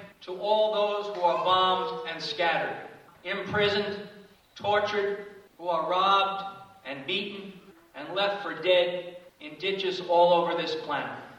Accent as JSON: {"language": "English", "country": "Ireland", "said": "As we Irish people say, he fought the famine and he fought the crown."}